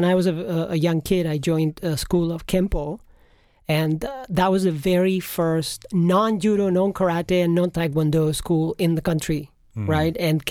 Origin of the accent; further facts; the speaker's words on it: Madrid, Community of Madrid, Spain; also born or lived in North Africa / India / Western United States; now in United States; I am from Madrid, Spain, where I grew up. And I have lived in Spain, in North Africa, in India. I lived in the Western United States when I was a kid. And about 15 years, I settled in the New York area where I live.